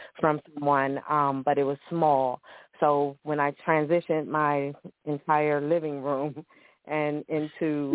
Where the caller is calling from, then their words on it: Ellicott City, Maryland, United States; I am calling from Ellicott City, Maryland.